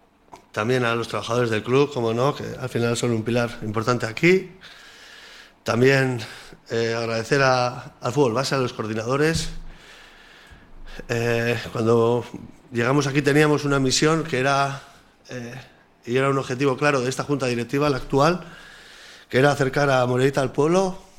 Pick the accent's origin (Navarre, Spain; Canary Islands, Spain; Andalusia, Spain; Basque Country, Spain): Basque Country, Spain; Amorebieta; soy de Amorebieta